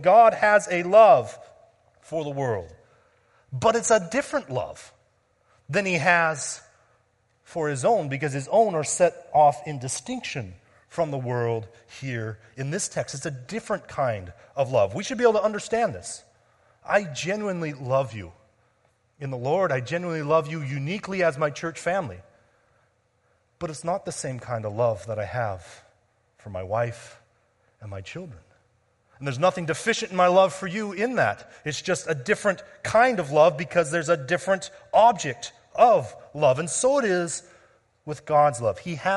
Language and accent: English; United States; now in Canada; There are times, as an American living in Canada, that I feel like a fish out of water.